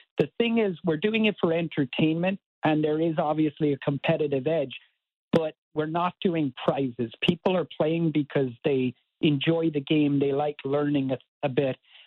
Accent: Cork, Munster, Ireland; born or raised there; moved away as an adult; now in Baltimore, United States

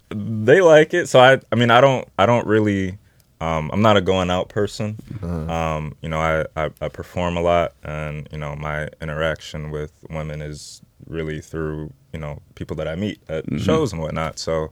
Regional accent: Detroit, Michigan, United States; Well, my dad's from Alabama, but, you know, we're born and raised in Detroit.

